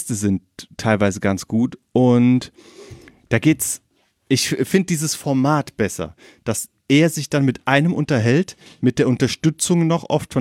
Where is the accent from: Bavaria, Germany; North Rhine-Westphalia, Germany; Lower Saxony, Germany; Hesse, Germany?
Bavaria, Germany; Munich; dann geht man quasi nicht dahin als Münchner